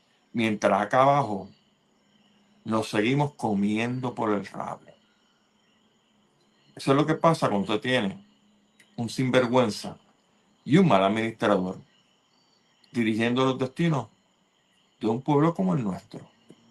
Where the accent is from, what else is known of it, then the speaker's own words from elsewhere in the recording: Puerto Rico; La cosa se le va a poner, como decimos un puertorriqueño, los huevos se le van a poner a peseta.